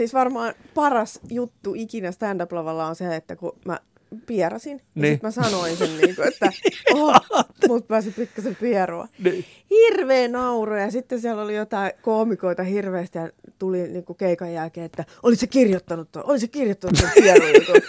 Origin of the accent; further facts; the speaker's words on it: Laihia, Ostrobothnia, Finland; Mä oon Laihialta, joo. Pohjanmaalta.